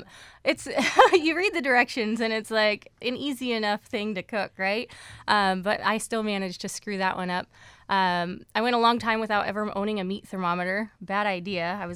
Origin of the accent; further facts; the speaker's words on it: Bellingham, Washington, United States; now in Wrangell, United States; Bellingham, Washington.